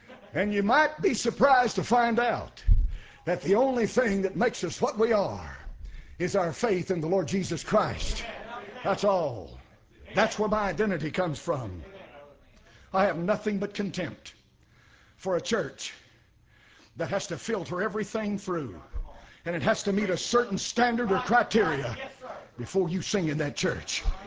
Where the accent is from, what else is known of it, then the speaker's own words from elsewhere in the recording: Tennessee, United States; I grew up in East Tennessee, and I knew what blackguard meant.